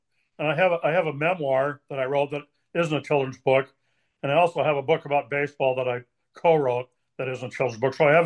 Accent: Colorado, United States; I think my background is I grew up in Colorado, and so we did a lot of the outdoor lifestyle.

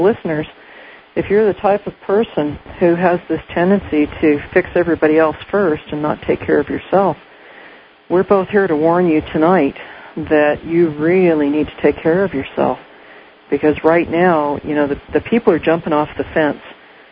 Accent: West Coast, United States; I mean, I kind of know it's like that, you know, in a lot of places, but I grew up on the West Coast, so I'm used to people being open and going, hey, let's try this out

